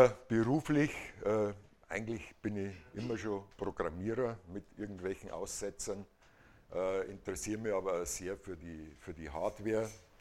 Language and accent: German; Munich, Bavaria, Germany; now in Schwabhausen, Germany; So in der Nähe von Schwabhausen, Dachauer Hinterland. Bin aber gebürtiger Münchner und Waschechter. Bin vor 10 Jahren rausgezogen.